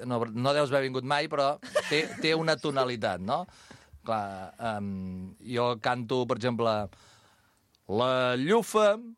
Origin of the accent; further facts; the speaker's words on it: Moja, Catalonia, Spain; also born or lived in Vilafranca del Penedès; Soc fill de Moja. Tot i que fa molts anys que visc a Vilafranca, vaig anar a l'escola a Vilafranca, jugava a futbol a Vilafranca...